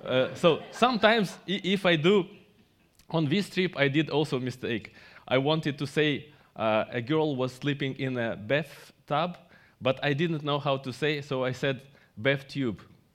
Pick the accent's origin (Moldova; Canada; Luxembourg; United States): Moldova; born there; first language Russian; English is a second language; I was born in Soviet Union, and my first language was Russian. After I studied Romanian, because I live in Moldova, our national language is Romanian, and after I studied English, so English is my third language